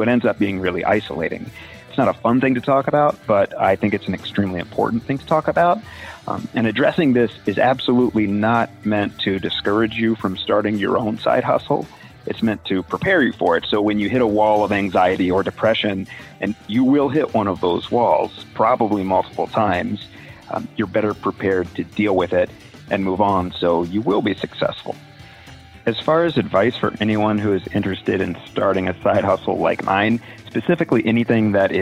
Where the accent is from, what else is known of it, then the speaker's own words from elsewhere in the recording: Annapolis, Maryland, United States; I'm from Annapolis, Maryland